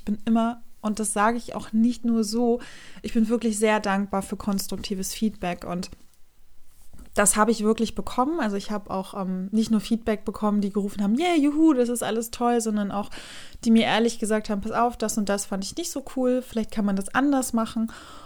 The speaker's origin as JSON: {"language": "German", "town": "Rostock", "region": "Mecklenburg-Vorpommern", "country": "Germany", "tie": "born or raised there", "said": "Ich war dieses Jahr in Düsseldorf, in meiner Heimatstadt Rostock, und gerade erst vor kurzem in München."}